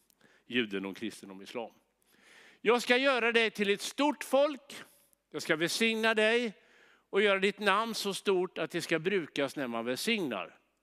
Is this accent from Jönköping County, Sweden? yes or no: yes; Jönköping, Jönköping County, Sweden; utan det är mer i Jönköping där jag kommer från.